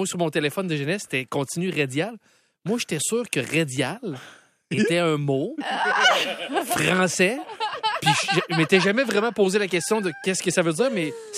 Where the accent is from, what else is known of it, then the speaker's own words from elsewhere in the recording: Quebec City, Quebec, Canada; Moi, je viens de Québec, tu sais, puis moi, l'anglais a jamais été mon dada.